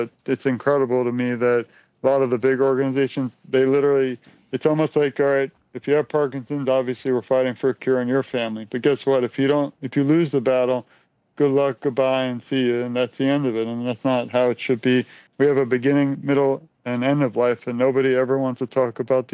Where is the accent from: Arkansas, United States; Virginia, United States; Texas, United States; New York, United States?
New York, United States; Brooklyn; I'm from Brooklyn, New York. I grew up, unfortunately, seeing bad things, and that's why I decided to go into that field.